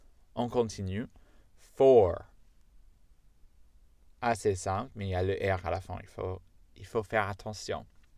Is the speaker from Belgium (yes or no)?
no; United States; accent: American; French is a second language; Je suis américain, donc j'ai pas d'accent anglais parfait, j'ai l'accent américain parfait parce que je suis américain.